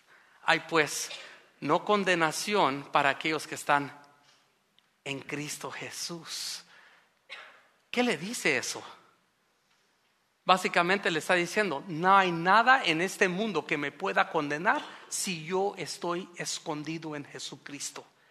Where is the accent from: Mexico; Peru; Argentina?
Mexico; como mexicanos podemos amar a nuestros hermanos centroamericanos